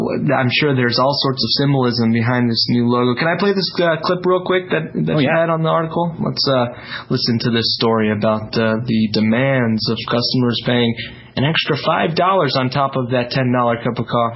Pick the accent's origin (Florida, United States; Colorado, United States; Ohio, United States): Florida, United States; Millions of bees mysteriously die in my home state of Florida.